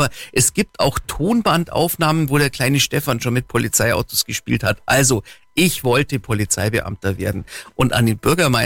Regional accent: Kaufbeuren, Bavaria, Germany; born there; Ich bin in Kaufbeuren geboren und zwar an Heiligabend 1964. Mitten in der Nacht, 22.52 Uhr. Und mehr Kaufbeurer geht dann eigentlich gar nicht.

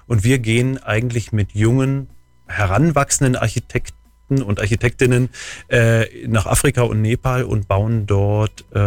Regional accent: Berlin, Germany; now in Allgäu, Germany; Hergezogen in die schönste aller Regionen und komme eigentlich aus Berlin.

